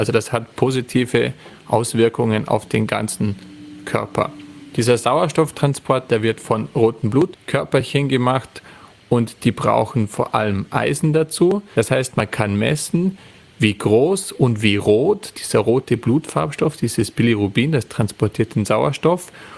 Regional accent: Austria; dann kann man sich einfach nach Österreich begeben, zum Beispiel, dort, wo ich herkomme.

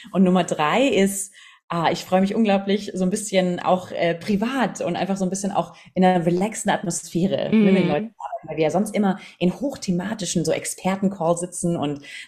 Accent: Southern Germany, Germany; also born or lived in London; ich bin aus dem Süden von Deutschland, eigentlich Chemikerin. Also ich habe tatsächlich mal Chemie studiert. Da nutze ich heute leider ganz wenig von und habe 8 Jahre lang in London gewohnt

